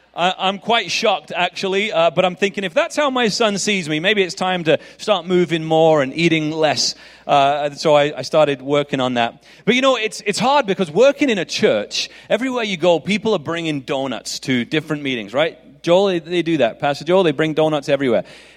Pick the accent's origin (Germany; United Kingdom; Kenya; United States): United Kingdom; England; accent: English; My accent, if you're wondering, it's an English accent. So if you're wondering, is he from Australia? Is he from New Zealand? It's English.